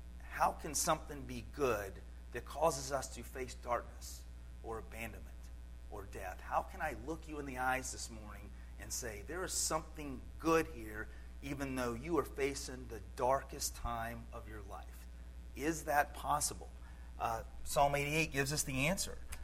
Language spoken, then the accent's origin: English; Georgia, United States; Growing up in Georgia, one of the things I enjoyed as a boy was the Peanuts cartoons.